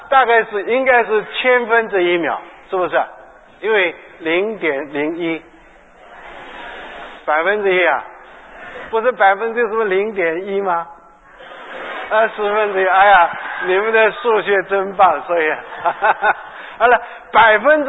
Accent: China; 好像我们中国人也讲命运。

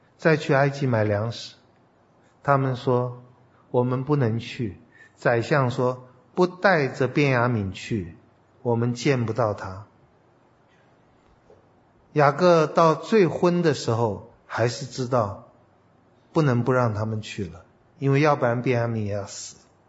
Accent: China; 我们中国人不会说老人独守空闺啊

